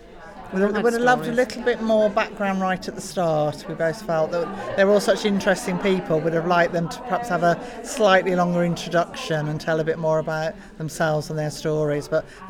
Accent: Birmingham, West Midlands, United Kingdom; For me, being a Brummie, I grew up very much in a... lots of Jamaican friends

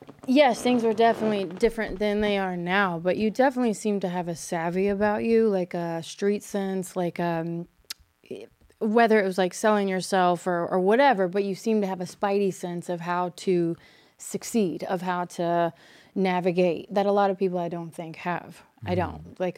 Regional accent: Kentucky, United States; Kentucky.

